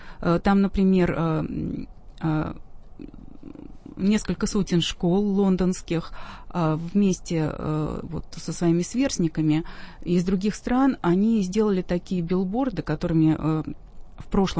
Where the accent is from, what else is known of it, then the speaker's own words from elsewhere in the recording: Moscow, Russia; мы москвичи, мы вышли показать друг другу, как мы друг друга любим, как мы любим свой город.